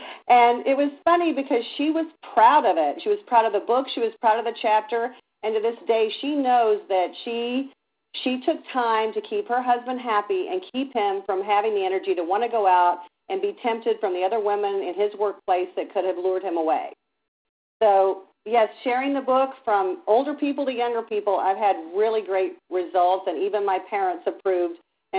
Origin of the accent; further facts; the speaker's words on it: Kentucky, United States; because I did come, and I say this in the book, from a very strict Southern Methodist background. I was raised in Kentucky.